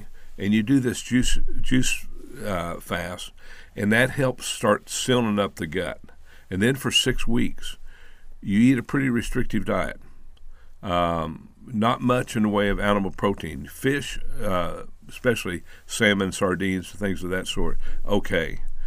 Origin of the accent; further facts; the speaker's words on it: Woodward, Oklahoma, United States; I grew up in Woodward, Oklahoma, and there was a lot of wheat farms around there.